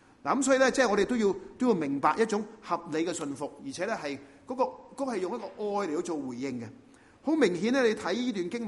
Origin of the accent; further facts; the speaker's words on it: China; 或者呢，我们中国人是重男轻女